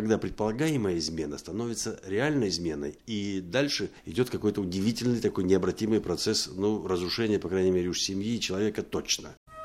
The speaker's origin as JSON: {"language": "Russian", "region": "Bishkek", "country": "Kyrgyzstan", "tie": "born there", "said": "я родился в Киргизии, в городе Фрунзе. Мама русская, папа итальянец, родился в Киргизии. Я такой космополит, у меня нет родины."}